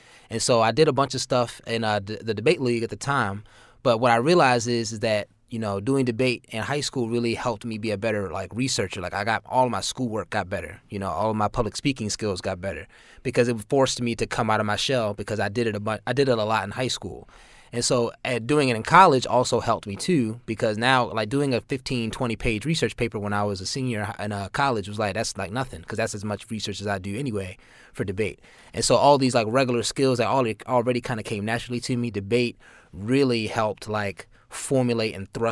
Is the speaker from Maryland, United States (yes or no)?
yes; Baltimore, Maryland, United States; Well, I'm from, I grew up in West Baltimore. Went to Digital Harbor High School, and I went to college at Towson University.